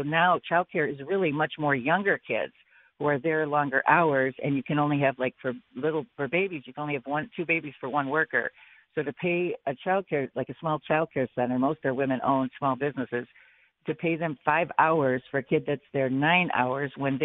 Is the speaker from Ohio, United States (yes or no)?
no; Buffalo, New York, United States; now in Amherst, United States; I'm representing Amherst, New York. I grew up in Buffalo, live in Amherst for 20 some years, and Amherst and Buffalo both, we fund our own police.